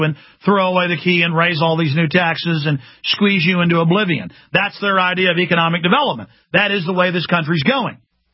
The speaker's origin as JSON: {"language": "English", "region": "Texas", "country": "United States", "said": "And I said, yeah, okay, we're carpetbaggers from Texas to the lady."}